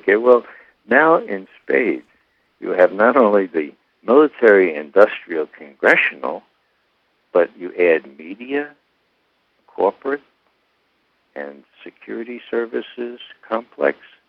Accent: Bronx, New York, United States; I'm from the Bronx, and so we used to say, I'll give you a for instance.

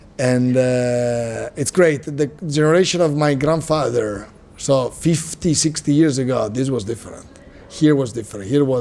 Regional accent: Langhe, Piedmont, Italy; English is a second language; Raised and born and raised in Langhe.

